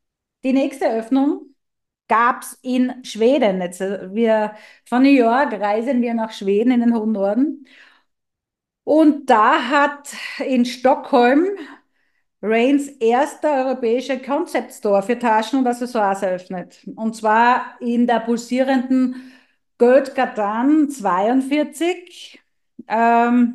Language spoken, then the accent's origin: German; Graz, Styria, Austria; in meiner Geburtsstadt und Heimatstadt Graz